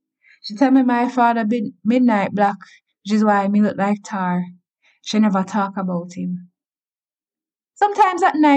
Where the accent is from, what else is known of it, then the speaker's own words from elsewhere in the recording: Jamaica; I'm from Jamaica.